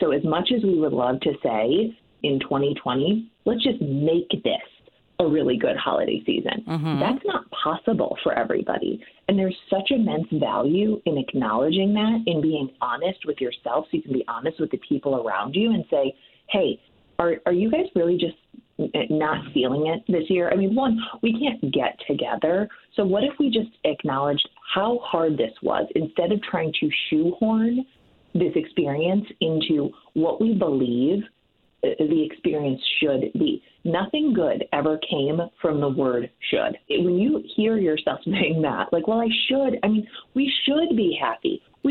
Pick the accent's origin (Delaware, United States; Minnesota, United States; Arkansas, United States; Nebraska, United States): Minnesota, United States; now in Phoenix, United States; I have defected, as evidenced in my accent, in the way that I present my vowels. Do not worry. I shall always be a Minnesotan.